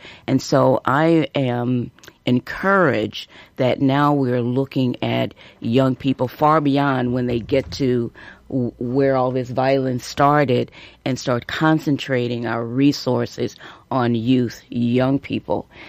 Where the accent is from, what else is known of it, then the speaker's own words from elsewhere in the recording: St. Louis, Missouri, United States; I'm from St. Louis, Missouri, and I still have pictures on my camera of the chaos and confusion from the Ferguson shooting.